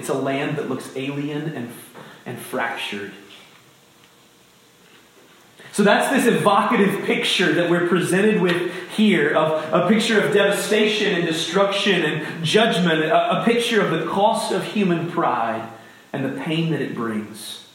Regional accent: Ohio, United States; and I grew up in Ohio, and contrary to popular belief, like, significant portions of Ohio are very hilly.

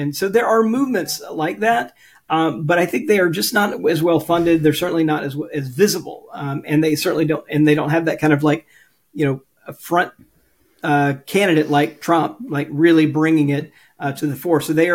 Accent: Mississippi, United States; It's my home state, where I grew up.

